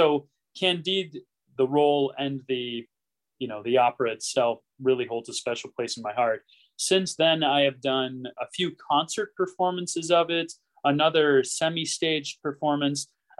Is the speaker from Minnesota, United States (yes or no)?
yes; Stillwater, Minnesota, United States; I'm from Minnesota, Stillwater, Minnesota.